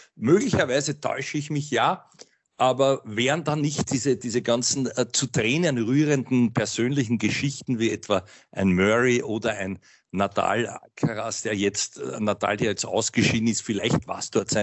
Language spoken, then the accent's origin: German; Austria; als Österreicher